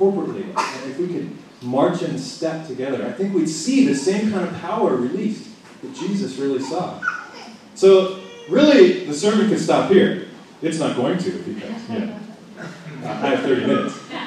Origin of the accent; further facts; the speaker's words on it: Modesto, California, United States; I grew up in Modesto, so there aren't beautiful places to walk around like Berkeley.